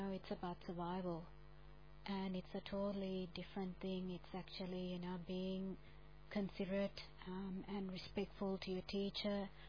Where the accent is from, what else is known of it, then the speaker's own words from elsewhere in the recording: Sri Lanka; now in Australia; my family are Buddhist as well, and I'm Sri Lankan. I'm more Australian than Sri Lankan because I've been here for a long time.